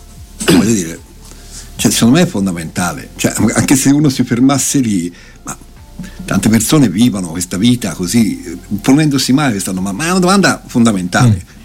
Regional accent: Florence, Tuscany, Italy; born there; Sai quante volte mi sono chiesto ma che ci azzecco io con Firenze? Perché sono nato a Firenze?

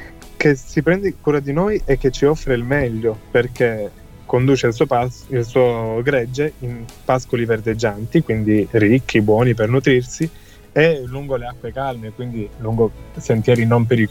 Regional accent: Sicily, Italy; io vengo dalla Sicilia

